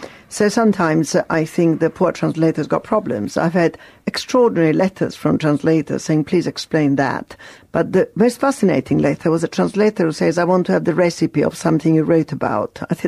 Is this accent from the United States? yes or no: no; Sicily, Italy; now in United Kingdom; I live very well with two lives because I'm a Sicilian and I'm an English woman. I vote in Britain. I'm very devoted to Britain. It's my new country. It took me 30 years to apply for citizenship, but I'm as British as you are